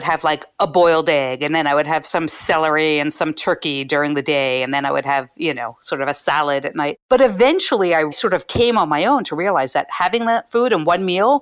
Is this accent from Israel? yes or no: no; Philadelphia, Pennsylvania, United States; So, and I'm from Philadelphia. So there were cheesesteaks and there were lots of bagels